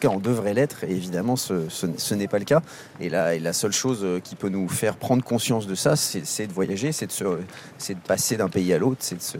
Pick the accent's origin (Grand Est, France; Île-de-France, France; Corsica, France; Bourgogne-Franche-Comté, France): Île-de-France, France; Paris; Moi, je suis parisien d'origine. Je suis du 18e. J'ai grandi dans le quartier des Abbesses